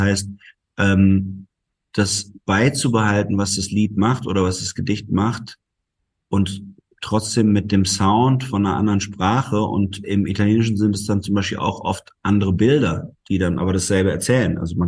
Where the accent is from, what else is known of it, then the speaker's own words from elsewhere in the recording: Baden-Württemberg, Germany; ich bin im Schwarzwald in Süddeutschland aufgewachsen